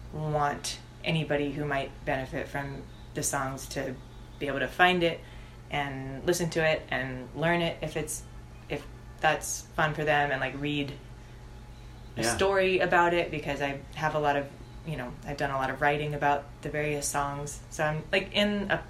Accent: Oklahoma, United States; And it's the name of a river that I grew up near in Oklahoma.

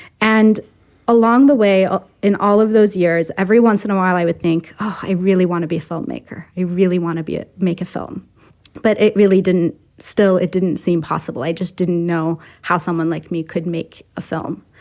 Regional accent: Iran; Even when I was growing up in Iran

